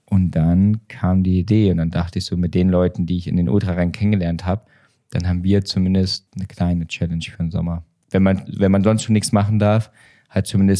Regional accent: Thuringia, Germany; ich komme aus Thüringen

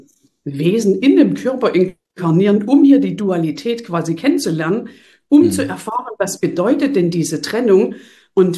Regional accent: East Germany, Germany; Man hört, ich komme aus dem Osten von Deutschland.

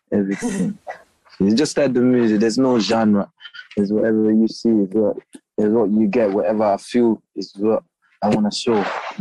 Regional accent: Gambia; You know, I was raised in Gambia. I was a lot of drums

